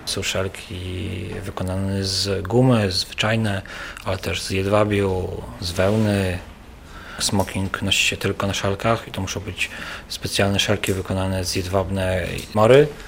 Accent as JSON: {"language": "Polish", "town": "Białystok", "region": "Podlaskie Voivodeship", "country": "Poland", "tie": "born or raised there", "said": "Ja się wychowałem na zwykłym białostockim osiedlu."}